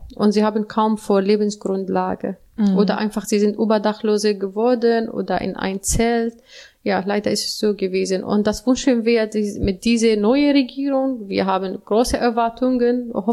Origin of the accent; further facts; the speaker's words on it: Aleppo, Aleppo Governorate, Syria; German is a second language; Ich komme aus Aleppo-Stadt und das ist wirtschaftlich mehr als landwirtschaftlich.